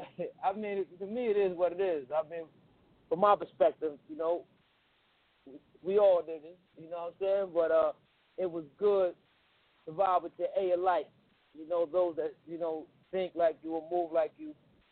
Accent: Brooklyn, New York, United States; Yeah. I mean, you know, I'm from Brooklyn though, but at the end of the day, you know, Shan was one of the warriors on the forefront.

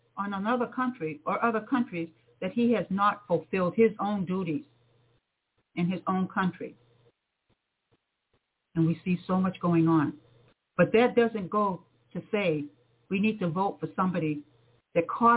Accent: United States; wanting to follow me because I'm from America, I want to show them the decent part.

